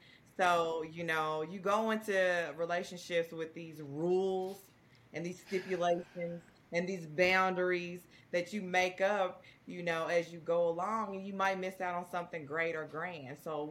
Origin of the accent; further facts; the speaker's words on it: United States; Dutch is a thing, but I'm American, so I don't understand Dutch.